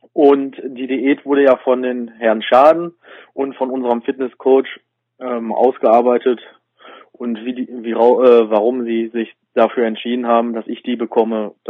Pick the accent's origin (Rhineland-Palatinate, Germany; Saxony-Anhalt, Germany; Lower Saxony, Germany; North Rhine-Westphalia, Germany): North Rhine-Westphalia, Germany; Witten; ich komme aus Witten.